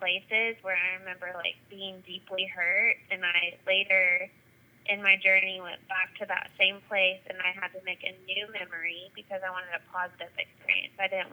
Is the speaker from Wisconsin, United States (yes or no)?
no; South Carolina, United States; I actually launched my group that I'm leading in my hometown of South Carolina now last night.